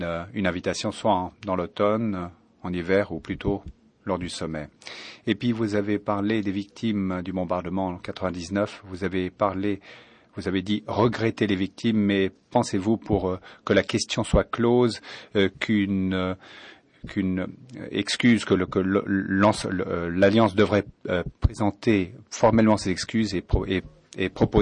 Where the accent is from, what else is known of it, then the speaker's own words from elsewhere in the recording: Montenegro; French is a second language; Je viens du Monténégro et c'est le journal Dan.